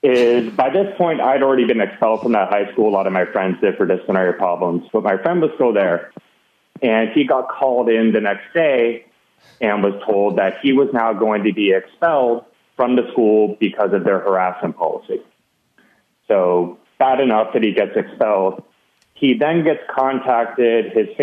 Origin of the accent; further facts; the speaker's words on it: Los Angeles, California, United States; I'm actually from the Los Angeles area, and so it was a private high school in the Valley.